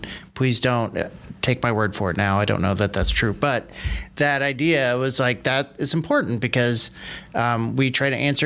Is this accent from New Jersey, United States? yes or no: no; New York, United States; Well, I just gave it away then, because I'm from New York and I went to a state college school.